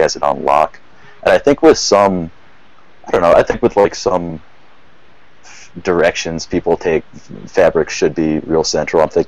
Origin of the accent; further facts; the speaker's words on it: Boulder, Colorado, United States; I'm from Boulder, Colorado, like big, I'm going to school here, like big hippie town.